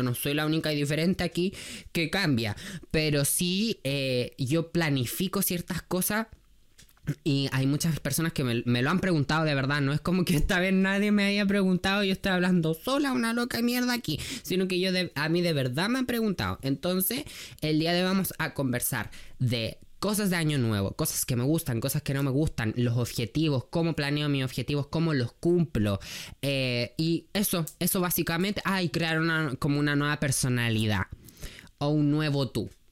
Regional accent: Nacimiento, Biobío, Chile; yo estudio en Concepción y mi pueblo acá que nacimiento, entonces yo estaba viviendo en Concepción en diciembre.

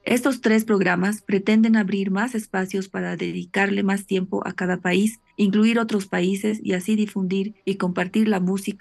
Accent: Bolivia; Como creadoras bolivianas, pero desde nuestros lugares de residencia, Bolivia y Alemania, nos presentamos

